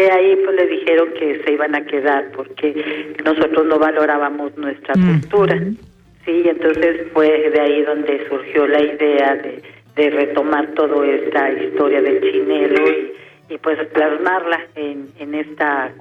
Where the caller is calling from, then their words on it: Oaxtepec, Morelos, Mexico; De Huastepec, Morelos.